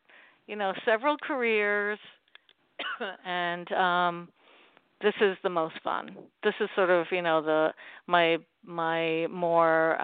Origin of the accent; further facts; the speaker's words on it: Port Chester, New York, United States; now in Stamford, United States; I live in Stamford, Connecticut. So I don't actually live in Westchester, but I grew up in Portchester, which is in Westchester County, and I know it really, really well.